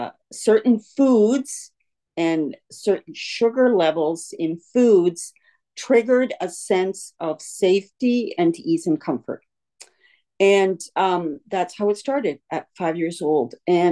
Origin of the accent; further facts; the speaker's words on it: Toronto, Ontario, Canada; So I was born here in Toronto to immigrant parents.